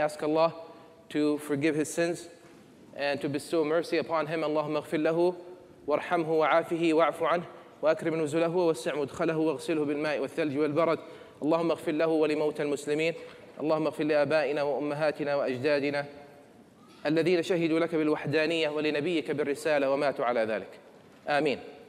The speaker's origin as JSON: {"language": "English", "town": "Jeddah", "region": "Makkah Province", "country": "Saudi Arabia", "tie": "born or raised there", "also_born_or_lived": "Harar, Ethiopia", "moved": "yes", "lives_now": "United States", "said": "So I grew up in Jeddah, so born in Ethiopia, from Harar, ancestors from Yemen, grew up in Jeddah, right, surrounded by the Yemeni culture and the Hijazi culture, which is the western part of Arabia"}